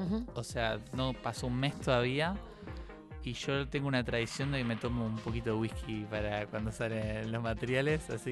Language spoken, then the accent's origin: Spanish; Quilmes, Buenos Aires Province, Argentina; estamos ahí en Quilmes, yo soy de Quilmes.